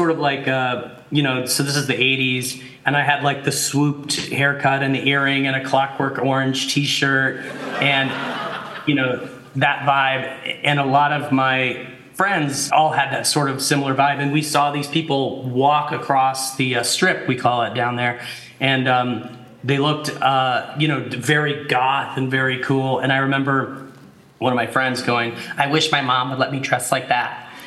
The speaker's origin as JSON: {"language": "English", "town": "Carbondale", "region": "Illinois", "country": "United States", "said": "Yeah, so I'm from Carbondale, Illinois, where SIU is."}